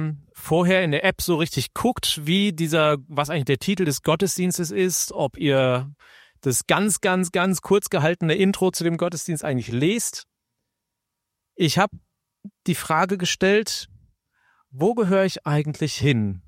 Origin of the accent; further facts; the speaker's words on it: Germany; Ist es der Ort meiner Herkunft, wo ich aufgewachsen bin? Also nicht das Rheinland, aber gar nicht so weit weg davon.